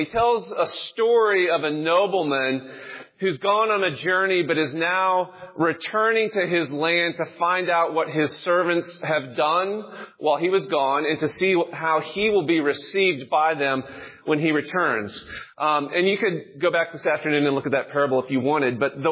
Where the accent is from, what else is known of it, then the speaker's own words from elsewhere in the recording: Dallas, Texas, United States; now in Roanoke, United States; I grew up in Dallas.